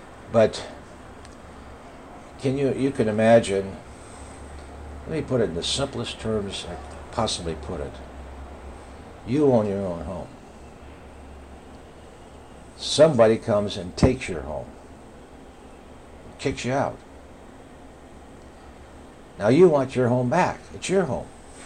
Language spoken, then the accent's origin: English; United States; Well, I suppose as an American, and because I know so much about it